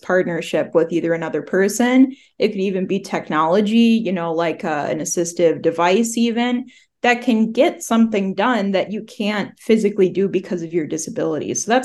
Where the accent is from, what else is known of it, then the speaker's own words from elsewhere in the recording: Minnesota, United States; I'm from Minnesota.